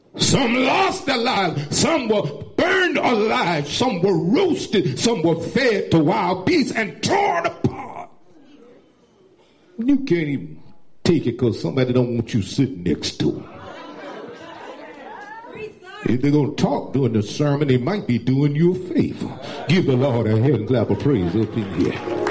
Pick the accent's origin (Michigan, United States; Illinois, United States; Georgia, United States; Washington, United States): Georgia, United States; I'm from Georgia. Show me something.